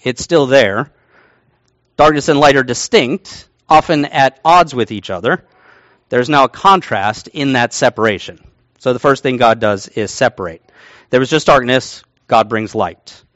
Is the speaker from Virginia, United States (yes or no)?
yes; Virginia, United States; Those qualities of darkness, they remind me of growing up back east. I grew up in Virginia, and we had these limestone caves in the mountains of Virginia.